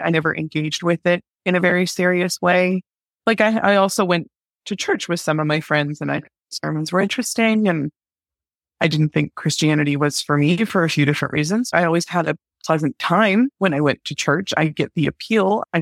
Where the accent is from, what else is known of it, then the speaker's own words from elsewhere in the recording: California, United States; I grew up in Northern California near a lot of the 1960s kind of hippie movement witchcraft started.